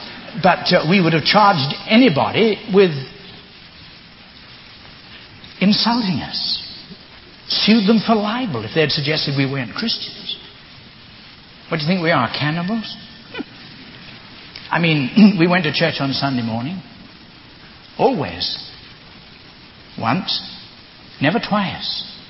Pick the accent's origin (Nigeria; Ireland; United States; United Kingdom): United Kingdom; England; born there; And my face was white, and I was born in England.